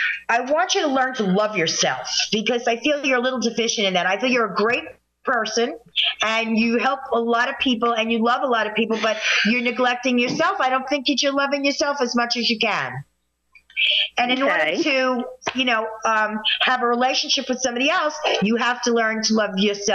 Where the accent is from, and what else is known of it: New Jersey, United States